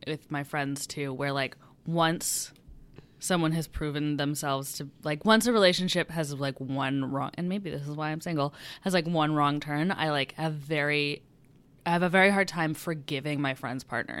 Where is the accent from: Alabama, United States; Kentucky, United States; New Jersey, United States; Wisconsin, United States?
New Jersey, United States; Princeton; I'm from Central New Jersey, shout out. And, like, I'm from Princeton.